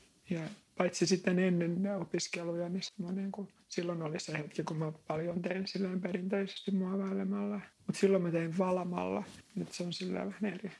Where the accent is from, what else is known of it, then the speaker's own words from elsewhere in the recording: Hyvinkää, Uusimaa, Finland; paljolti niin kuin Hyvinkäällä, missä mä oon kotoisin